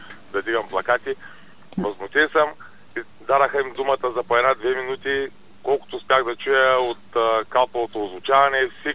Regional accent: Russia; Аз съм от Русия

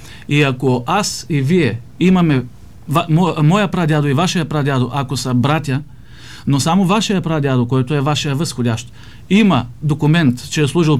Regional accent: Stara Zagora, Stara Zagora Province, Bulgaria; now in Veliko Tarnovo, Bulgaria; Родом съм от Стара Загора.

